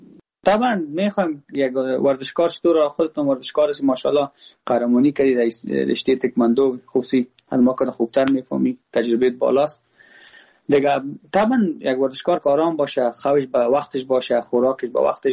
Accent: Afghanistan; ما خود ما افغان هستم، با ما هزاره ازبک پشتون کلش یک چشم هستن.

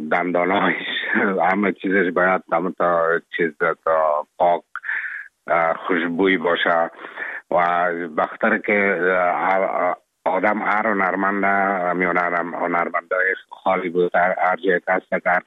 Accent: Afghanistan; now in Czech Republic; من افغان هستم، از افغانستان هستم

